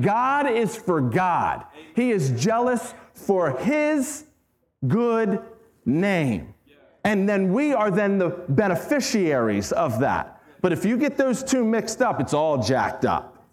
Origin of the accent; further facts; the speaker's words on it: Glen Burnie, Maryland, United States; I grew up in Glen Burnie, right?